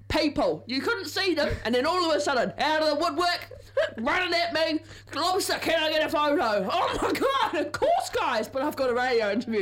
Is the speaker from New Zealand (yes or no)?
yes; Levin, Manawatū-Whanganui, New Zealand; I don't know why I've gone British this morning, but here we are. I'm from Levin.